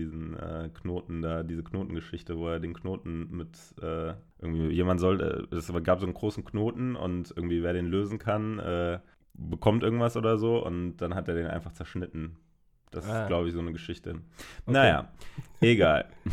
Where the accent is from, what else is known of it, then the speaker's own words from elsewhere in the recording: Karlsruhe, Baden-Württemberg, Germany; Die Eisdiele in meiner Heimat, in Karlsruhe bei mir um die Ecke